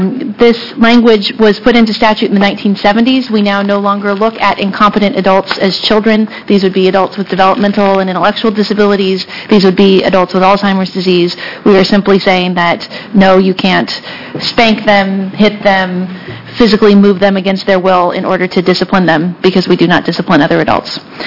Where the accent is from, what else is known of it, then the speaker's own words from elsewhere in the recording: Corvallis, Oregon, United States; For the record … from Corvallis.